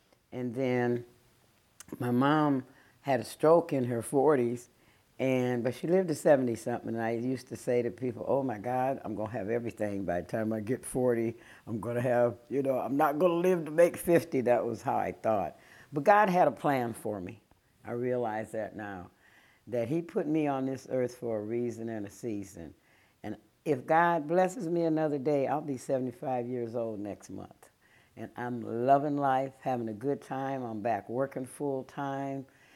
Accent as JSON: {"language": "English", "region": "Iowa", "country": "United States", "tie": "born or raised there", "lives_now": "South Carolina, United States", "said": "I was born and raised in Iowa, and a lot of people, when I would tell them that, because I'm African-American, would say, there ain't no African-American people in Iowa."}